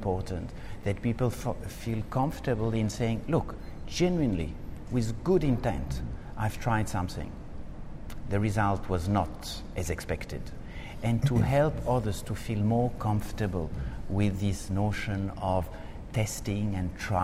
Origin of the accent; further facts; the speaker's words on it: Switzerland; also born or lived in France; When I was six, we moved from France. I was born in France to Switzerland.